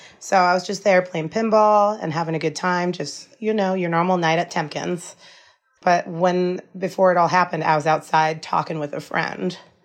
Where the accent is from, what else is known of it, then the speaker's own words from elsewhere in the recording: Alaska, United States; And I just like said, hold my phone. I'm from Alaska. I got this.